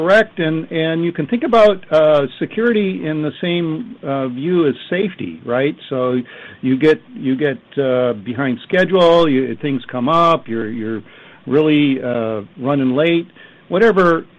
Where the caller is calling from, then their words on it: Detroit, Michigan, United States; We're calling in from Detroit. So the weather here is great